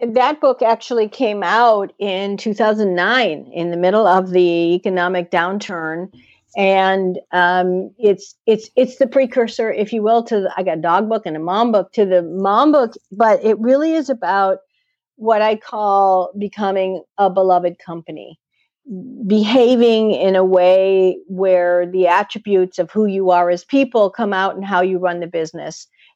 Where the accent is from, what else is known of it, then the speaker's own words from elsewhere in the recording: Chicago, Illinois, United States; with a shirt signed by all of the Bears growing up in Chicago.